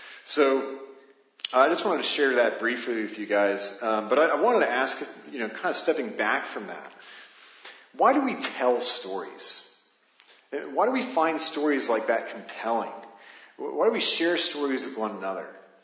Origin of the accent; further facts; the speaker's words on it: Arizona, United States; I'm from Arizona. I grew up there.